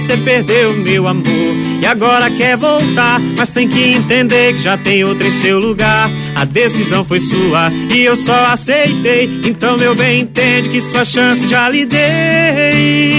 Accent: Envira, Amazonas, Brazil; also born or lived in Eirunepé; esse amazonense interiorano, na verdade, né? Lá de Envira. Eu nasci em Irunepé. Fui registrado na cidade de Irunepé também, interior do estado do Amazonas. Mas aí minha mãe, como era realmente de Envira, voltou, né, com a gente para lá

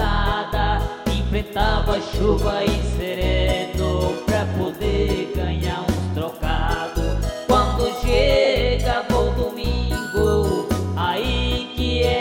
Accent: Paraná, Brazil; also born or lived in São Paulo / Mato Grosso; estado de São Paulo. Me criei no Paraná, fui embora para Mato Grosso, pra cidade de Tancará

